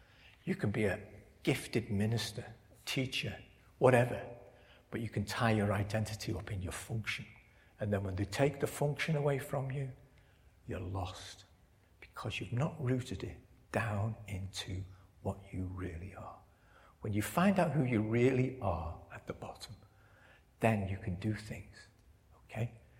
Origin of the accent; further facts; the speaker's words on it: Liverpool, North West England, United Kingdom; born there; But I was born in Liverpool with the White Ways, that's me.